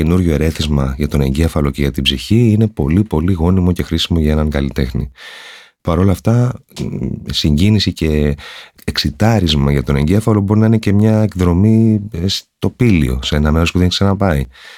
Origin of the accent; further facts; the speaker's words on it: Lemnos, North Aegean, Greece; μια πολύ μεγάλη παραλία στο νησί μου, στη Λίμνο, το Κέρος.